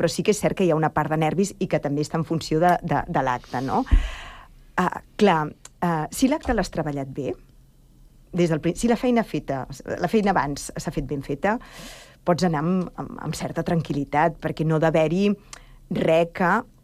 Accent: Sant Cugat del Vallès, Catalonia, Spain; Aquí vaig anar a l'escola que hi havia al carrer Major, l'Esqueta.

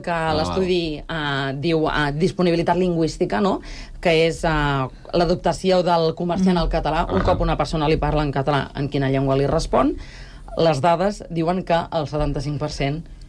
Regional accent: Vic, Catalonia, Spain; És que soc de Vic.

